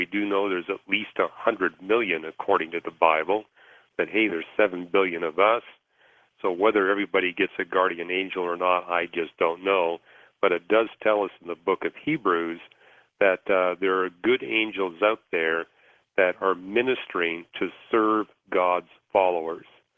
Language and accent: English; British Columbia, Canada; I grew up in British Columbia, where they talked about the Sasquatch.